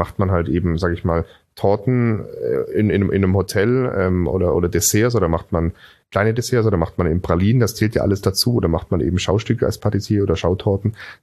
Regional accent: Singen, Baden-Württemberg, Germany; weil ich bin in Singen am Hohenwil zur Schule gegangen. Dort war das erste Maggi-Werk außerhalb von der Schweiz. Das heißt, ich bin mit Maggi-Suppe groß geworden.

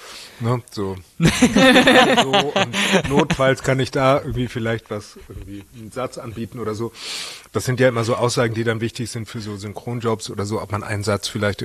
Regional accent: Hamburg, Germany; born or raised there

